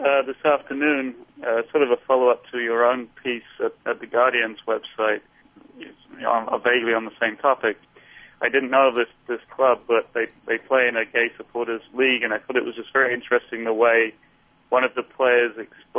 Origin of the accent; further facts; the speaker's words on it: England, United Kingdom; I'm from England, but used to English disappointment.